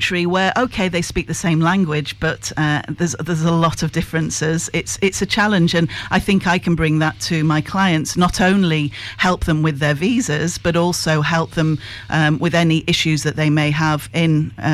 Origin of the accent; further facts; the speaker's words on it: North West England, United Kingdom; I'm from Lancashire.